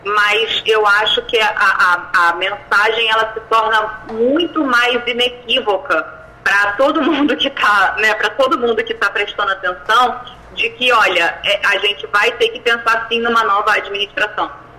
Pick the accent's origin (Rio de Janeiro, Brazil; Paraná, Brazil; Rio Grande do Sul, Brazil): Rio de Janeiro, Brazil; now in São Paulo, Brazil; eu estou em São Paulo agora, mas eu venho do Rio